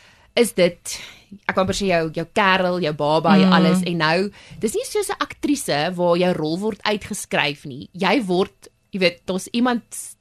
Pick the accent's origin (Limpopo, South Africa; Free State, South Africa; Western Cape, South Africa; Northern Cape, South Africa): Western Cape, South Africa; Ek kom van die Kaap af, ek born and bred